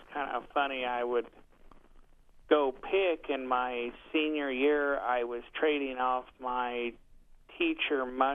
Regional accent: Klamath Falls, Oregon, United States; I grew up in a little town called Klamath Falls, Oregon. It's in southern Oregon. It's about 12 miles from the California border by Crater Lake

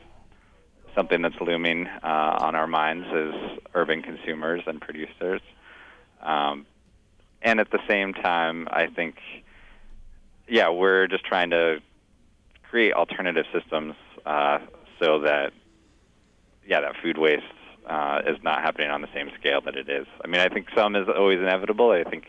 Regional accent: California, United States; Yeah, I think that's one of the luxuries of growing up in California, where a lot of that stuff grows really easily. And growing up in an area, too, that used to be farmland

